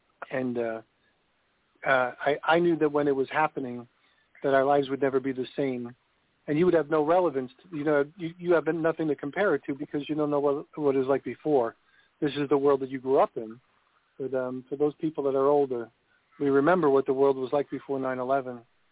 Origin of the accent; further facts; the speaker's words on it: New York, United States; I grew up in New York, not in New York City, but I went to the city often enough, obviously.